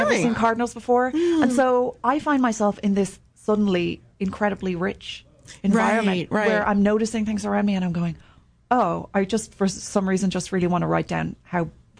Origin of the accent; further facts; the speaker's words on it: Ireland; moved away as an adult; then I came here and I attended grad school, and I, you know, but now I, like, live here, mm-hmm, and I'm an Irish person.